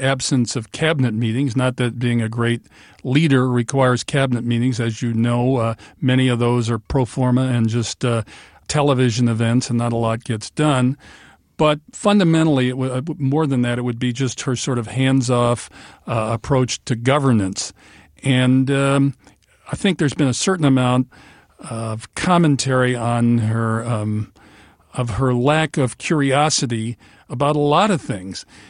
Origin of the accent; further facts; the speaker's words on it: Alaska, United States; I was in Manhattan in January, and I told people I was from Alaska